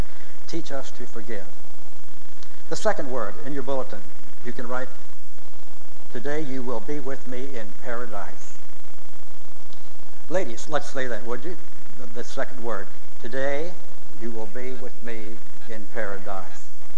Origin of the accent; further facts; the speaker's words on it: Louisiana, United States; I came from Louisiana, but I lost my accent when I moved out to California.